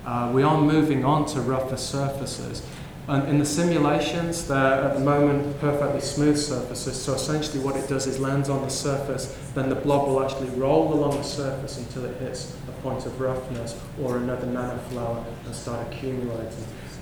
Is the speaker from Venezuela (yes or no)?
no; United Kingdom; but I'm British and we like to be miserable a lot of the time.